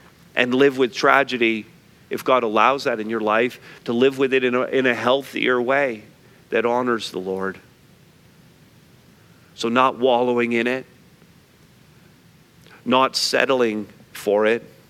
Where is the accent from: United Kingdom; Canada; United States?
Canada; Montreal, Quebec; And I grew up in Montreal North. Mom and dad grew up in Montreal North.